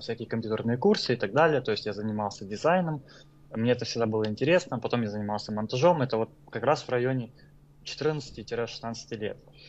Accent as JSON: {"language": "Russian", "town": "Odesa", "region": "Odesa Oblast", "country": "Ukraine", "said": "Да, да, я из Одессы."}